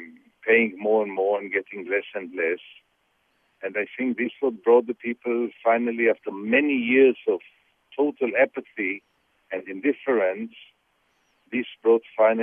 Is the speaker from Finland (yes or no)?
no; Tel Aviv, Tel Aviv District, Israel; I remember from my childhood, I grew up in Tel Aviv in quite a middle-class neighborhood, and we were all equal.